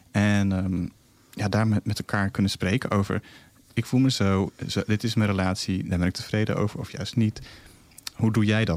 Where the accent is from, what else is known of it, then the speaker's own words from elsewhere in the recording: Veenendaal, Utrecht, Netherlands; En ik kom uit Veenendaal, daar woon ik.